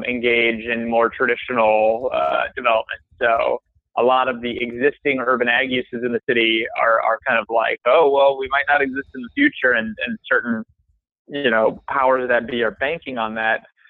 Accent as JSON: {"language": "English", "town": "Ann Arbor", "region": "Michigan", "country": "United States", "tie": "born or raised there", "said": "So I grew up in Ann Arbor mostly."}